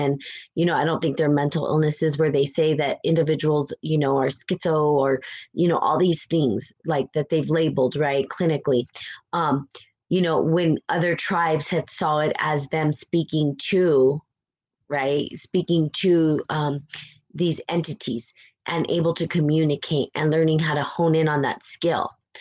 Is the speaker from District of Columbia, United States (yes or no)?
no; New Mexico, United States; I came from New Mexico mostly, where I was raised, right, around Native American culture. I was raised around New Mexican culture, which is Native culture.